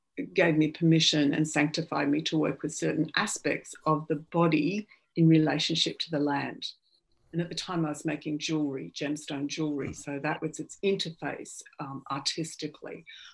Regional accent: Australia; Okay, so I'm Australian, everyone, as you can hear from my voice.

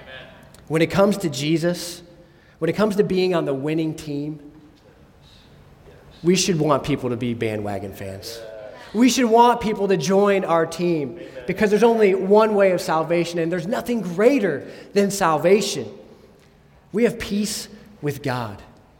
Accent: Ohio, United States; I grew up in Northeast Ohio, as many of you know, and so I was only an hour from Cleveland, so the Cleveland Browns were the hometown team.

